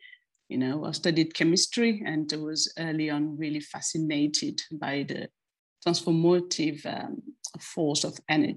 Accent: Senegal; now in France; I'm a world citizen. I mean, I was born and raised in Senegal, but quite early I moved to France and discovered Europe, and which make me an Afropean

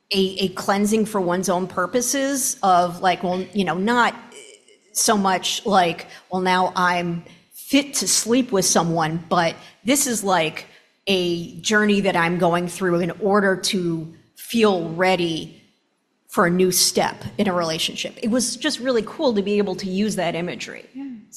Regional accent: Libertyville, Illinois, United States; now in San Francisco, United States; I am Jewish. I was raised in Libertyville, north of here, even though I live in San Francisco area now.

